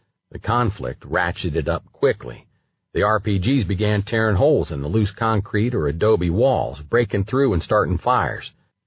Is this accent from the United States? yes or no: yes; Texas, United States; I grew up in Texas, so I know warm.